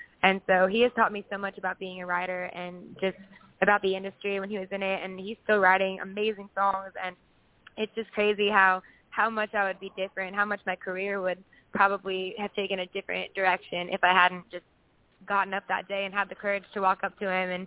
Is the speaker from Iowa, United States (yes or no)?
yes; Iowa, United States; And I'm 16 years old. I'm from Iowa.